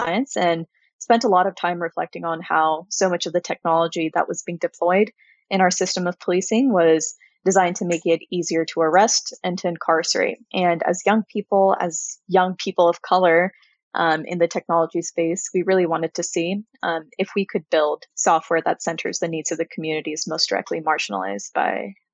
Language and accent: English; Irvine, California, United States; also born or lived in Chicago; I grew up in Irvine, California, which is a lovely little suburb in Southern California.